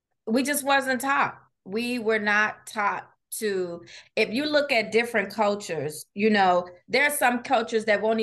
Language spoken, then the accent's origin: English; Chicago, Illinois, United States; now in McKinney, United States; I am originally from Chicago, now living in North Dallas in the McKinney, Texas area.